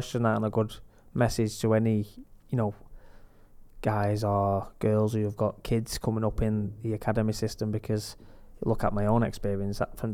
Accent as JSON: {"language": "English", "town": "Droylsden", "region": "North West England", "country": "United Kingdom", "said": "When I first broke into the Accrington team in the Manchester Evening News and the Tameside Advertiser, because I'm from Drawsden, it had … or something like that coming through."}